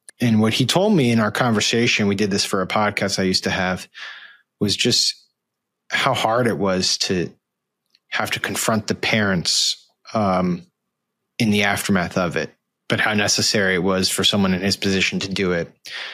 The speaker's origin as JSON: {"language": "English", "region": "Connecticut", "country": "United States", "said": "I'm from Connecticut. I'm from about 40 minutes outside of Newtown, Connecticut, which was the site of the Sandy Hook shooting."}